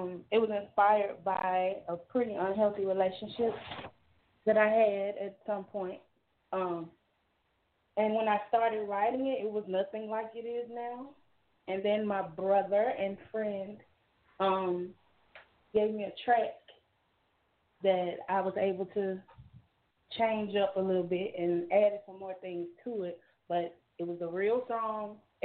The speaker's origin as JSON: {"language": "English", "town": "Memphis", "region": "Tennessee", "country": "United States", "tie": "born or raised there", "said": "When I was a little girl, of course, growing up in Memphis, of course, I have a lot of musical influences."}